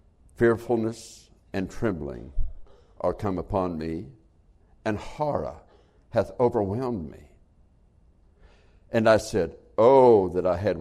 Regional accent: United States; born there; I did not have a choice in being American. I was born here, but I'm glad I am.

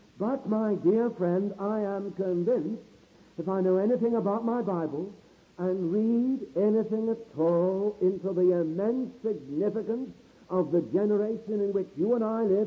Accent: United Kingdom; but my American friends will forgive me for saying I'm as British as ever. And this is my home, and this is the country I love.

